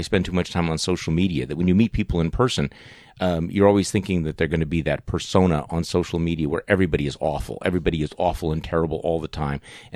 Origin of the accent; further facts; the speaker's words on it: Midwest, United States; I'll be honest with you, as a Midwesterner